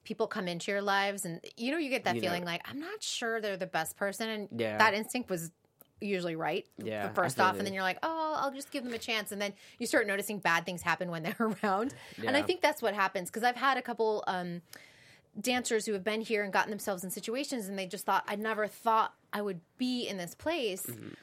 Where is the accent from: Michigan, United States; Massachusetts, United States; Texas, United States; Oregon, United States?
Massachusetts, United States; I'm from Massachusetts.